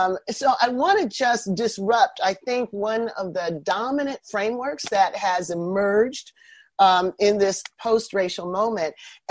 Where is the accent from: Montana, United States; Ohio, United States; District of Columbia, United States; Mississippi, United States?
Ohio, United States; Canton; So I grew up about 90 minutes from where you grew up. I grew up in Canton, Ohio.